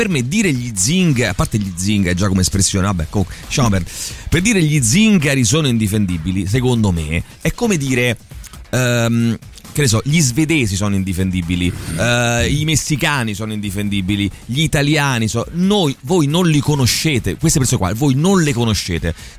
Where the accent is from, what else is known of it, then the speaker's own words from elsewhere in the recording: Rome, Lazio, Italy; però quando sentiamo di luoghi comuni sui romani, giustamente ci incazziamo da romani, no?